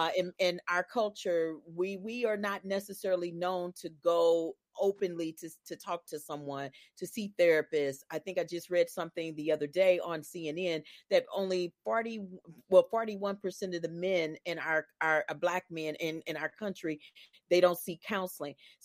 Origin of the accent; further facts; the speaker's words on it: St. Louis, Missouri, United States; I'm from St. Louis, Missouri.